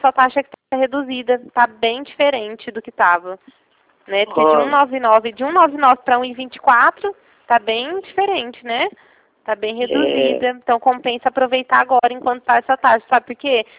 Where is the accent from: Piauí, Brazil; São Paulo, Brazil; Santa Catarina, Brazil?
São Paulo, Brazil; Sertãozinho; Eu tô trabalhando aqui em Ribeirão Preto, mas eu sou de Sertãozinho, eu moro em Sertãozinho.